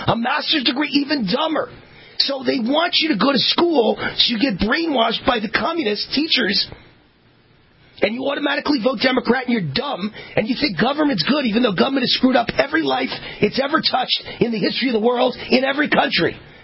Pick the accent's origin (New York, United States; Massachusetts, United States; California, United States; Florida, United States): New York, United States; Mount Vernon; Mount Vernon, my hometown.